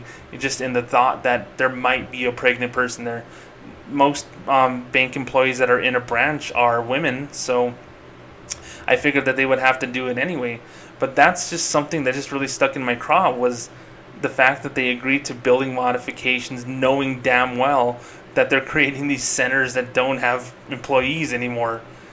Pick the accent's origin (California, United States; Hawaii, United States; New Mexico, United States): New Mexico, United States; Socorro; KFC closed down permanently in my hometown of Socorro, New Mexico, and it's gone forever.